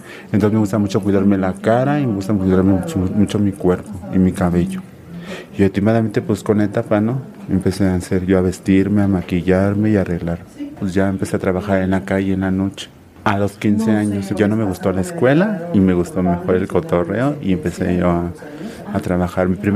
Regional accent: Cuernavaca, Morelos, Mexico; Yo soy de aquí, de Cuernavaca, Morelos.

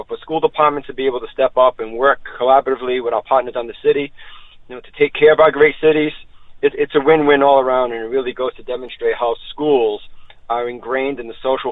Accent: New Bedford, Massachusetts, United States; in my hometown, got to give a plug, in New Bedford.

